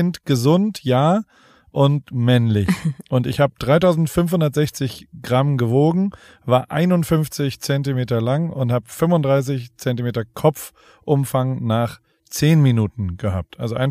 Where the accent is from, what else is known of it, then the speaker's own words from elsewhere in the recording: Heidelberg, Baden-Württemberg, Germany; Ich bin gerade in Deutschland, in Heidelberg, auch in meiner Heimat quasi.